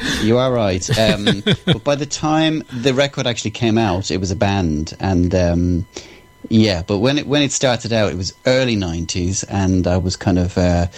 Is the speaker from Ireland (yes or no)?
yes; southeast, Ireland; now in London, United Kingdom; I'm from Ireland, yeah. Sunny southeast.